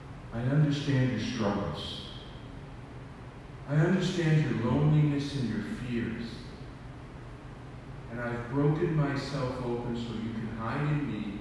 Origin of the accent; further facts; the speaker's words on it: Ireland; Now, I come from a tradition of, I'm Irish, couldn't tell, right? And we Irish folks, we don't handle emotions really well.